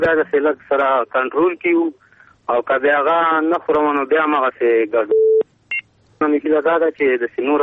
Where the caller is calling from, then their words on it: Paktia, Afghanistan; زازم دی پکتیا ولایت